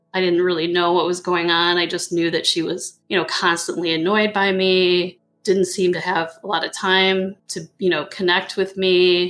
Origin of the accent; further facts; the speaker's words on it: Midwest, United States; I grew up in the Midwest, but my parents are from Kentucky.